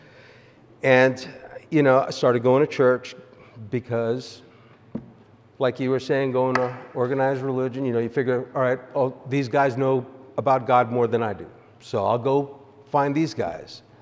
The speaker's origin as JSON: {"language": "English", "town": "New York City", "region": "New York", "country": "United States", "also_born_or_lived": "Florida / North Carolina", "moved": "as an adult", "lives_now": "Ozark, United States", "said": "I'm originally from New York City, and I moved to Florida in 91, met my wife, Robin, and we lived there for 4 years"}